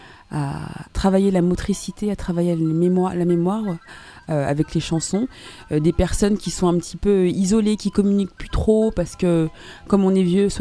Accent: Paris, Île-de-France, France; moi je suis née à Paris, j'étais très souvent aux Antilles

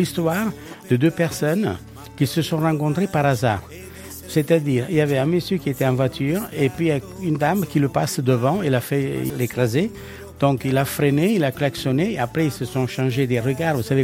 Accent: Catania, Sicily, Italy; De Catane, du côté de Catane.

